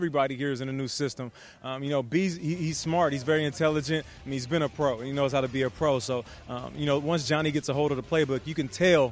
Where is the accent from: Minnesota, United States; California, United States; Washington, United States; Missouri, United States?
Washington, United States; Seattle; also born or lived in Detroit; You know, even though I'm from Seattle, Detroit's like my second home. 4 years I spent there.